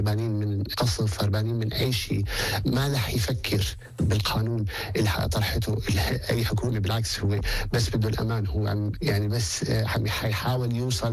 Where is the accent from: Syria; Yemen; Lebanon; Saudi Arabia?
Syria; يعني احنا بنعرف كسوريين اللي صار بسوريا 14 سنة